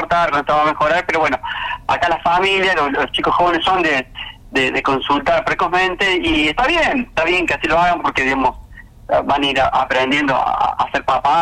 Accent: Córdoba, Argentina; born there; Yo soy hincha de Talleres de Córdoba, del barrio, porque soy nacido a pocas cuadras de la cancha.

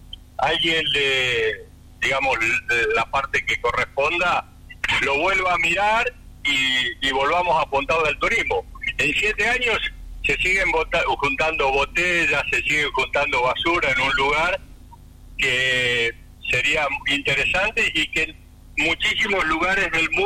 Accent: Tierra del Fuego, Argentina; Nosotros le apuntamos siempre, somos de Tierra del Fuego y le apuntamos al desarrollo de Tierra del Fuego.

